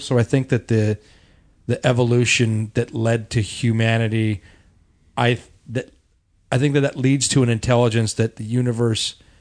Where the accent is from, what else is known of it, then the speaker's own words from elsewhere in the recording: San Diego, California, United States; I was born in San Diego, but I spent my whole life there.